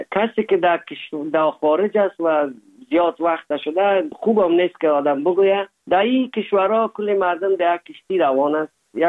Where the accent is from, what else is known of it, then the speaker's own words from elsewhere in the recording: Afghanistan; now in Germany; زمانی که ما از افغانستان آمدیم